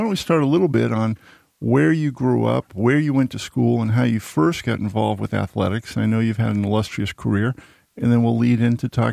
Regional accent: Needham, Massachusetts, United States; I grew up in Needham. My grandparents were in Quincy, and so we would go down all the time.

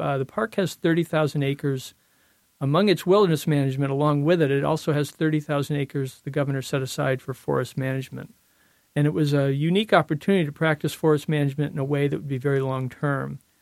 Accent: Ballston Spa, New York, United States; also born or lived in Schenectady; So I grew up in upstate New York. I was born in Schenectady, but I grew up in Ballston Spa, which is near Saratoga Springs.

